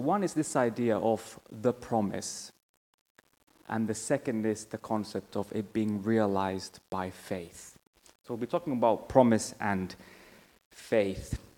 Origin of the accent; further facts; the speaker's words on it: Finland; English is a second language; if you're wondering where the accent is from, I'm originally from Finland, so that's where I was born.